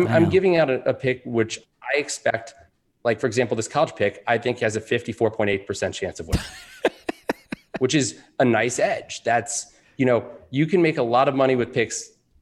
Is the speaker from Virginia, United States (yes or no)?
yes; Alexandria, Virginia, United States; I am. I grew up in Alexandria, Virginia, went to T.C. Williams High School.